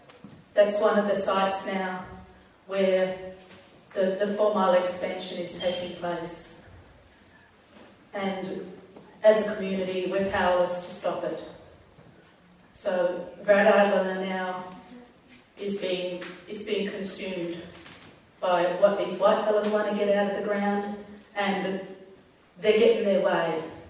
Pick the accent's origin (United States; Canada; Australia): Australia; South Australia; Yeah, I come from the Northern Flinders Ranges in South Australia. It's borderline desert country.